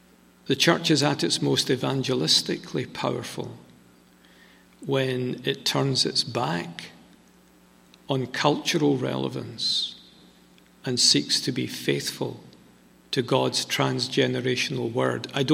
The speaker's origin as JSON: {"language": "English", "region": "Scotland", "country": "United Kingdom", "said": "And I'm standing, I'm a Scotsman, and what?"}